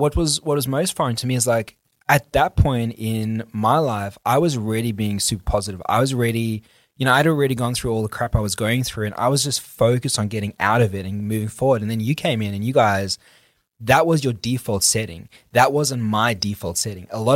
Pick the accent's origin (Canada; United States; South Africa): South Africa; growing up in South African culture back when I grew up is generally a bit of a pessimistic culture. It's a bit of a pessimistic country.